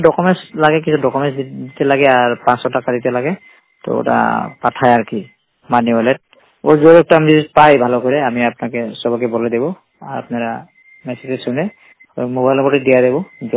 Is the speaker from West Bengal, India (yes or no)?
no; North Lakhimpur, Assam, India; আমার বাড়ি আসাম, জেলা নর্থ লক্ষিমপুর।